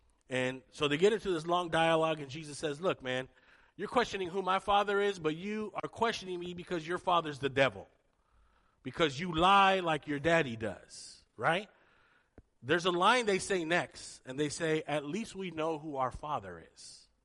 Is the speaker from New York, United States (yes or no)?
no; San Jose, California, United States; I was born and raised in Eastside San Jose, and that is the hood.